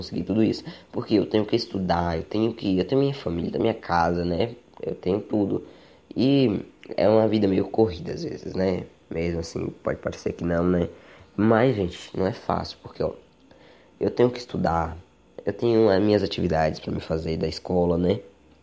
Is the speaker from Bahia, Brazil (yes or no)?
yes; Bahia, Brazil; que eu sou aqui da Bahia.